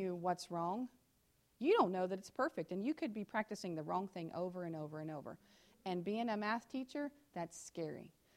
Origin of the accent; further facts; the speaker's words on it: Appalachia, United States; You know, for us growing up in Appalachia, there's a bunch of white folk.